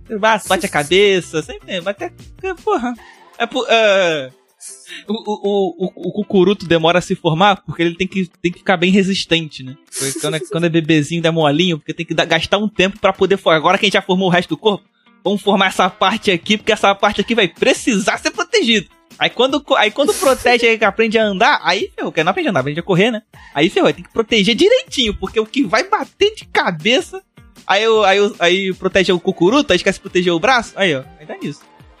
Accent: Rio de Janeiro, Brazil; Eu tô ok de morrer, mas cagando? Eu sou do Rio.

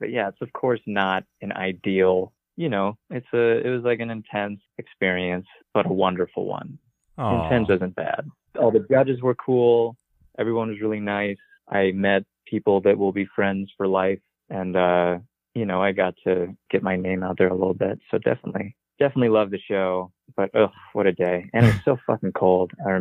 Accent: Vermont, United States; I'm just from Vermont.

